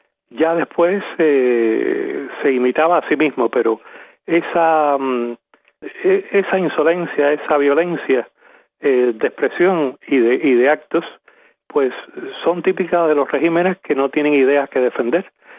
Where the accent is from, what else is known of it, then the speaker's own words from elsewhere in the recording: Cuba; moved away; como tantos cubanos, yo salí de Cuba y lo sigo diciendo. Cuando a mí me preguntan, ¿y usted qué es, un emigrante? Yo digo, no, yo soy un exiliado. O sea, yo salí de Cuba por razones políticas.